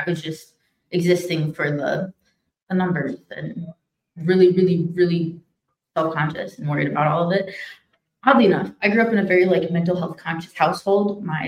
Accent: Illinois, United States; Being in Colorado helps, too, because I grew up in Illinois where there's no sun and it's cold all the fucking time.

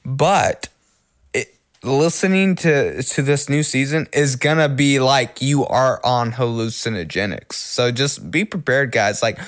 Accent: Oklahoma, United States; also born or lived in Seattle area; I'm originally from the Seattle area, so I was going to. But I grew up in Oklahoma, so I was going to visit some family in the Northwest.

